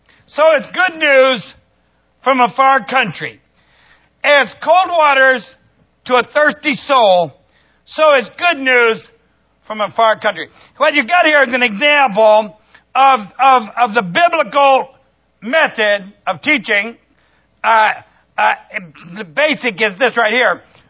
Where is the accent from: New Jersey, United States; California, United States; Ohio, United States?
Ohio, United States; Now, when I grew up in Ohio, we called it pop, like Coca-Cola.